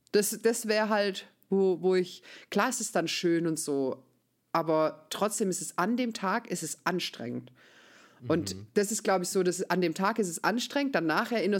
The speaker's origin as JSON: {"language": "German", "region": "Baden-Württemberg", "country": "Germany", "said": "Aber ich bin halt auch Schwabe"}